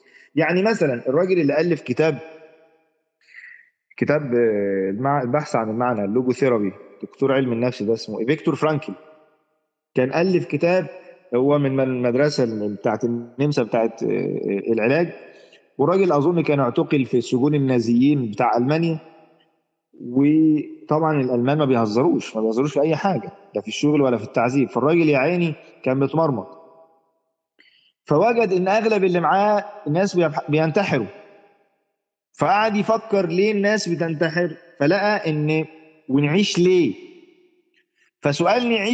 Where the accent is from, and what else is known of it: Egypt